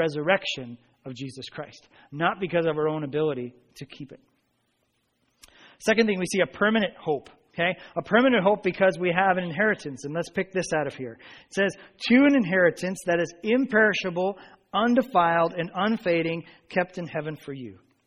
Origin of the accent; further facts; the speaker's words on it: New Jersey, United States; But I grew up in Bergen County, and I saw that skyline all the time. We went there for school trips.